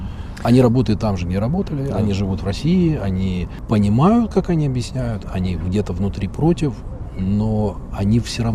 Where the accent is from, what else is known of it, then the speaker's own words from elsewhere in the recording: Okhtyrka, Sumy Oblast, Ukraine; born there; Я родился в Украине, это небольшой город Ахтырка, он недалеко от Харькова находится, тут 120 километров. Это Сумская область.